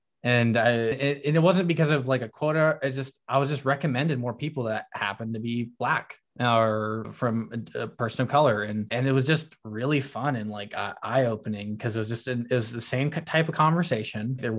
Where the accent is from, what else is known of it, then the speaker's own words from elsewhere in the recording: Utah, United States; Like I'm from Utah.